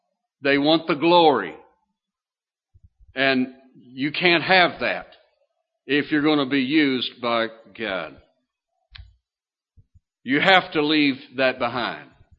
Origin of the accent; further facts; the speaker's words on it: Kentucky, United States; moved away; I'm from Kentucky. And I love … In fact, every time I hear that song, it brings a tear to my eye … And I've often thought how wonderful it would be to move back to Kentucky.